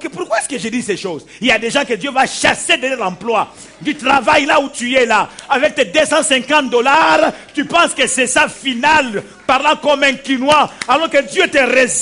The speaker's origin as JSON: {"language": "French", "town": "Lubumbashi", "region": "Haut-Katanga", "country": "DR Congo", "said": "Moi, je suis de Katouba 3. Un coin perdu. Hein? Je prie que Dieu puisse vraiment susciter le réveil dans ce coin de Katouba 3. En plein Lubumbashi."}